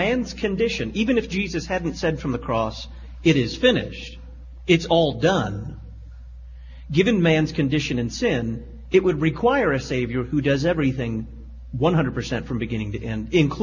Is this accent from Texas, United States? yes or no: yes; Dallas, Texas, United States; thanks for calling from, well, near to my hometown, Dallas, Texas, and Pastor Zwanitzer's old stomping grounds.